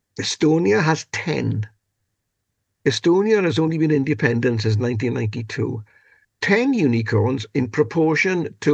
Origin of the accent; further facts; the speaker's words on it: Wales, United Kingdom; When asked what I am, I tell people I'm Welsh and European.